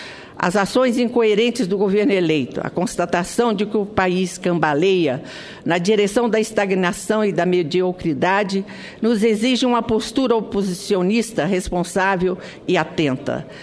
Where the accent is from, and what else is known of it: Brazil